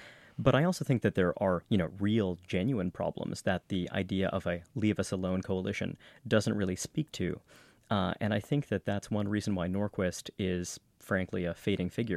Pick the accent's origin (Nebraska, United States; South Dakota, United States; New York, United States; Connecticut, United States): New York, United States; Brooklyn; I grew up in a couple of neighborhoods in Brooklyn. I grew up in Borough Park until I was 9 years old. Mm-hmm. And then I grew up in a neighborhood in Greater Flatbush that's on the fringe of Kensington and Ditmas Park, a very diverse neighborhood.